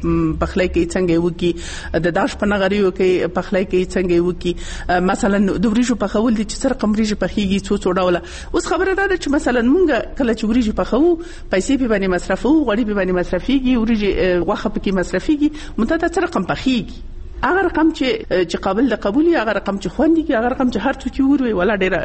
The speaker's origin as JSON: {"language": "Pashto", "region": "Nangarhar", "country": "Afghanistan", "said": "مخصوصا زه چون د ننګرهار یم، دلته زه ګورم ننګرهار کې ډېر ښایسته کورونه دي"}